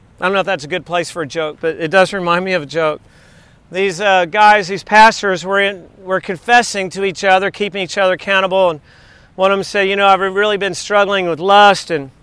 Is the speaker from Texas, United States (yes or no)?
yes; Midland, Texas, United States; just because I was from Texas, just because my dad is a quail hunter, and I was born in Midland, and my dad is an oil man